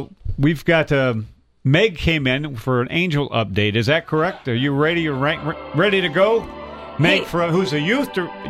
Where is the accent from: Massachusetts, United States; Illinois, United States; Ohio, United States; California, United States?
Ohio, United States; Springfield; I grew up in Springfield, went to Springfield Catholic High School and St. Joe's